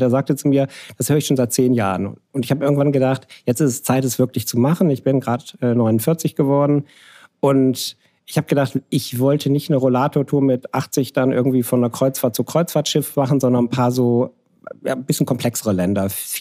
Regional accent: North Rhine-Westphalia, Germany

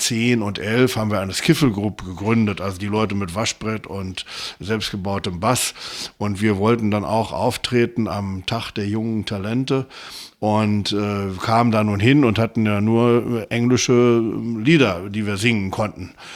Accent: Eberswalde, Brandenburg, Germany; Ich komme aus Eberswalde. Ich bin dort 1942 geboren worden, habe dann dort auch meine Schulzeit absolviert.

